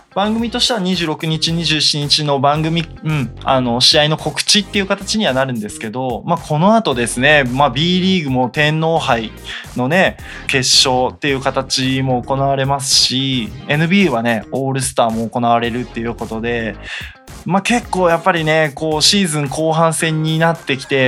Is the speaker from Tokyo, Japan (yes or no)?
no; Sendai, Miyagi, Japan; 宮城のね、まあ、地元仙台のチームなんですけど、仙台エアジョーカーのチーム、ここはまあやっぱり地元ということもあるんで